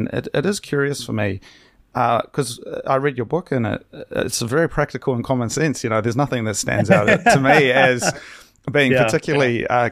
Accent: New Zealand; You know, I'm from New Zealand, you know, small island nation, South Pacific.

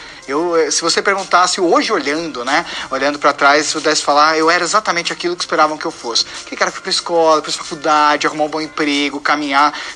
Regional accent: São Paulo, Brazil; born there; com 34 anos, eu nasci em São Paulo

